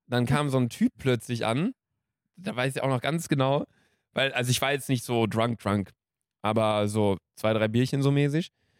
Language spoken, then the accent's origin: German; Cologne, North Rhine-Westphalia, Germany; Woher kommst du? So, dann ich, hä, ja, also hier Köln und so und sie.